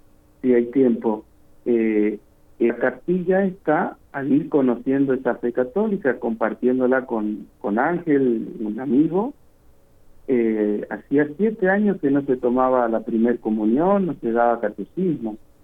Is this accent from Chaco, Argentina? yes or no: yes; Chaco, Argentina; Soy argentino, viviendo en la parte norte de la Argentina, en la provincia que se llama El Chaco.